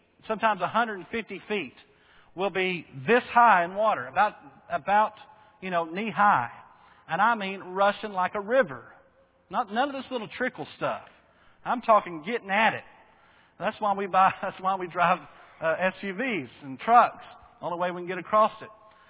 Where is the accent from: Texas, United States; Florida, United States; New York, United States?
Texas, United States; Bowie; I remember as a kid, growing up in Bowie, people complaining in Bridgeport about the lake being run dry by the city of Fort Worth.